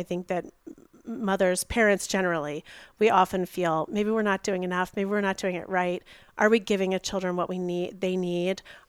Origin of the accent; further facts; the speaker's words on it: Baltimore, Maryland, United States; So I grew up in Baltimore in St. Pius X Parish in Rogers Forge. And so a Catholic my whole life, got married in 2004.